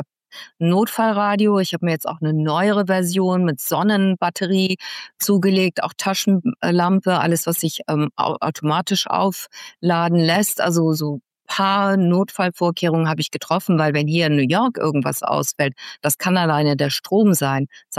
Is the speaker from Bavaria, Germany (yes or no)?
no; Mönchengladbach, North Rhine-Westphalia, Germany; In Mönchengladbach, wo ich aufgewachsen bin, da weiß ich noch, im Parkhaus gab es so Betten oben an der Decke